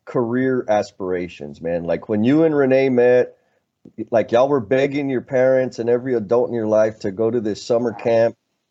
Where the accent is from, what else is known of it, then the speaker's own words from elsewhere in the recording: San Antonio, Texas, United States; For our audience out there, we're from the Deuce Dime, San Antonio, Sanato, right?